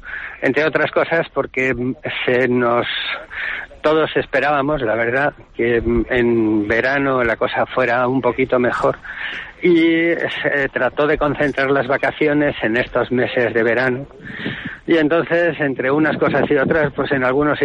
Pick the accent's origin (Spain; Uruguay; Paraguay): Spain; Somos españoles y tenemos una forma de relacionarnos